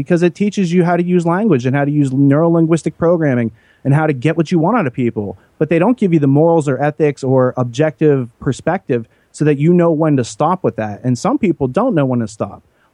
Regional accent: Pennsylvania, United States; because I'm in the woods growing up in Western Pennsylvania, I encounter snakes all the time.

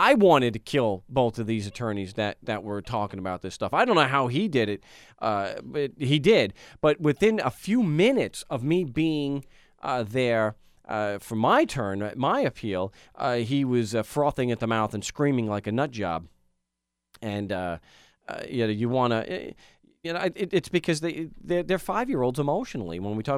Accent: New York, United States; maybe just from the fact that I'm from New York

